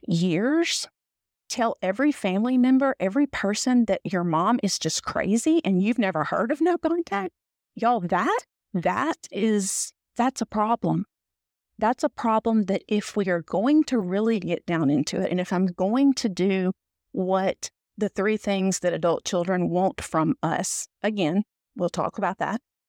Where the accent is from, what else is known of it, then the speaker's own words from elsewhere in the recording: the South, United States; And man, y'all, I'm from the South. I got some good stories.